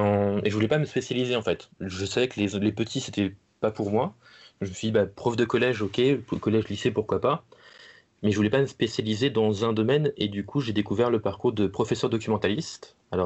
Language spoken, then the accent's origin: French; Normandy, France; je suis un enfant de la Manche, hein, bon gros normand, hein, fan de cidre et de calva, évidemment, comme tout normand qui se respecte